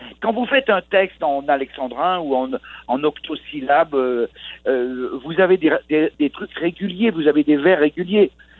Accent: France; Mais je défends que je suis un Français

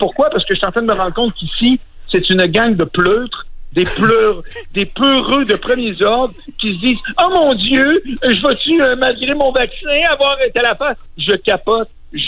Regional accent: Quebec City, Quebec, Canada; Tu le sais que je suis un gars de Québec, là.

